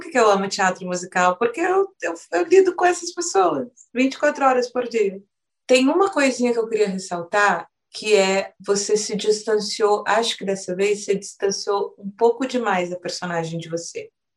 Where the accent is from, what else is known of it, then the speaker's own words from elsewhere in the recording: Taubaté, São Paulo, Brazil; Eu venho de uma cidade do interior, tenho muito orgulho, quem convive comigo acha até um pouco insuportável. Eu sou da cidade de Taubaté.